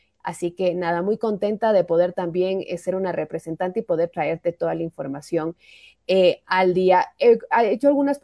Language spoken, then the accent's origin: Spanish; Quito, Pichincha, Ecuador; Yo soy de Pichincha también, nuestra provincia es Pichincha, pero yo soy de Quito